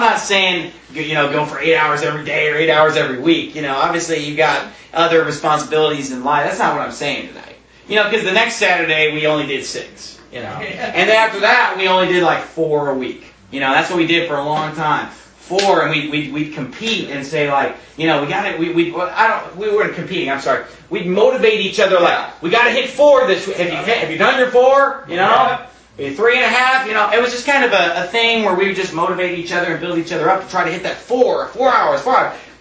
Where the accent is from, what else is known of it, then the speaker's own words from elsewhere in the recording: Phoenix, Arizona, United States; You know, I'm from Phoenix, okay? And in Phoenix, where I live, there are a lot of good churches.